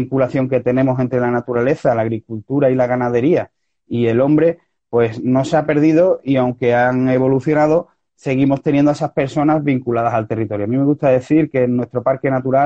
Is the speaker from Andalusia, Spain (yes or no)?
yes; Andalusia, Spain; somos raros dentro de Andalucía y no hemos tenido tanta influencia árabe